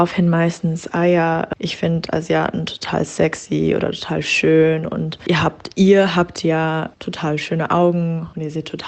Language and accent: German; Germany; dass ich aus Deutschland komme